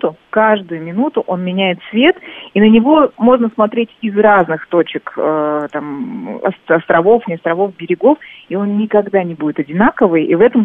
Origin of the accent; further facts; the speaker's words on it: Kamchatka Krai, Russia; я, если ты помнишь, родилась и выросла на Камчатке 25 лет.